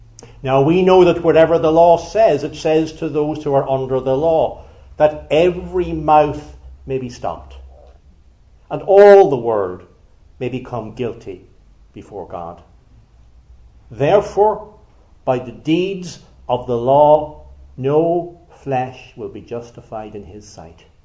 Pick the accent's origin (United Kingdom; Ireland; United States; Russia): Ireland; in case you think I'm being particularly critical as an Irishman, we all want to be a little bit critical of the British.